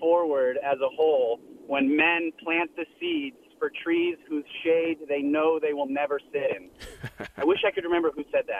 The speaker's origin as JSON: {"language": "English", "region": "California", "country": "United States", "said": "You know, I moved down here for college in 2012. I'm originally from Orange County, about an hour up the road. So that's where I'm from originally."}